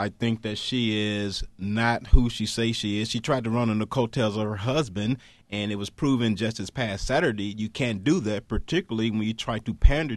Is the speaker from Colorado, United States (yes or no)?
no; Detroit, Michigan, United States; I was born and raised in Detroit. I'm not a voter in Detroit. I live in a suburb of Detroit.